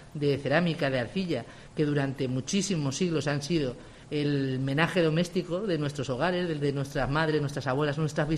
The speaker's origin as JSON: {"language": "Spanish", "town": "Alcázar de San Juan", "region": "Castilla-La Mancha", "country": "Spain", "said": "siempre ha habido asentamientos en la zona de Alcázar de San Juan, porque somos el corazón de La Mancha"}